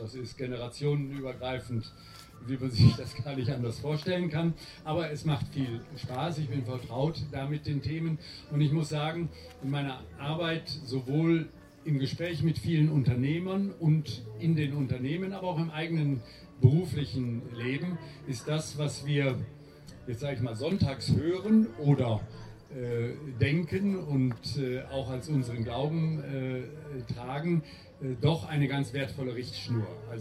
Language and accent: German; North Rhine-Westphalia, Germany; als Westfale mit einer gewissen Portion Dickkopf tut das manchmal ganz gut